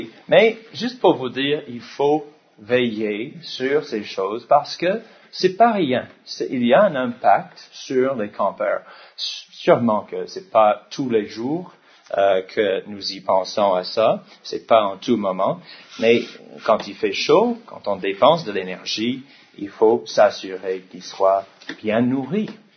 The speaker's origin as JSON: {"language": "French", "country": "United States", "said": "parce que je suis américain."}